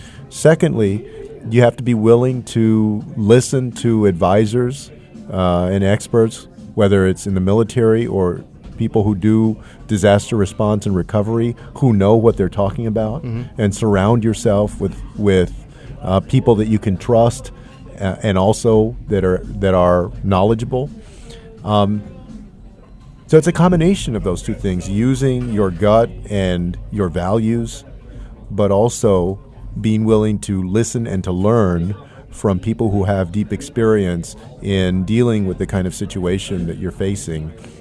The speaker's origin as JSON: {"language": "English", "town": "San Antonio", "region": "Texas", "country": "United States", "tie": "born or raised there", "said": "Like, I grew up in San Antonio, which is about 4 hours away from the U.S.-Mexico border. I was the mayor of that city."}